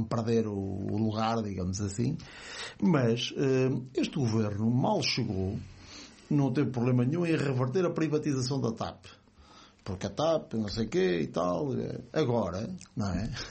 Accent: Lisbon, Portugal; born there; Que é a maternidade VIP de Lisboa. Mas então acho que a maternidade onde eu nasci vai agora ser fechada.

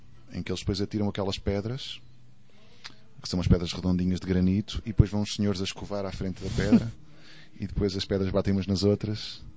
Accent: Portugal; como somos portugueses, eles têm aquela sensação de podem nunca mais nos ver

